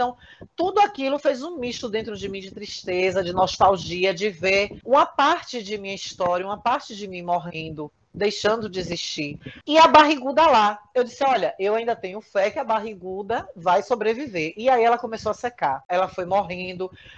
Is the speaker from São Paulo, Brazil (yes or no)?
no; Riachão do Jacuípe, Bahia, Brazil; also born or lived in Feira de Santana; eu nasci em Feira de Santana, mas minha infância toda foi aqui em Riachão.